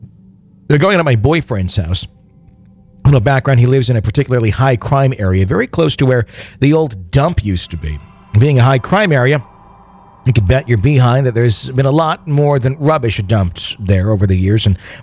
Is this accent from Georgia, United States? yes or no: yes; Georgia, United States; As you can tell, I'm from the South, Georgia to be exact. I live in a town about 45 minutes south of Atlanta.